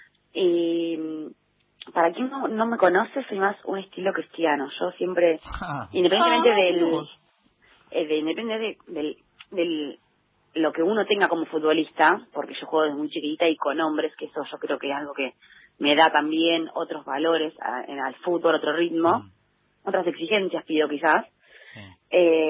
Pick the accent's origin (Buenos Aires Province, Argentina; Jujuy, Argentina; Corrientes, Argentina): Buenos Aires Province, Argentina; Saladillo; Soy de Saladillo. Ajá. Sí, soy de Saladillo. Decidí a los 17 años mudarme, definitivamente.